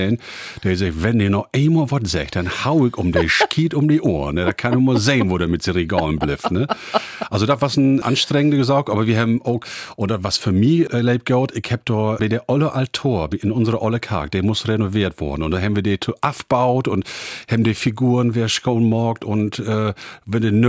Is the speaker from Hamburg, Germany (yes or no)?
no; Bokelo, Lower Saxony, Germany; also ich bin in Emsland groß geworden, in Lütje Dörp, das heißt Bokelo, das liegt bei Meppen